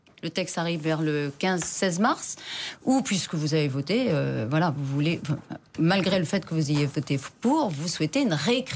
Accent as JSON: {"language": "French", "region": "Nouvelle-Aquitaine", "country": "France", "said": "Non, je suis de la Creuse, pas tout à fait de la région"}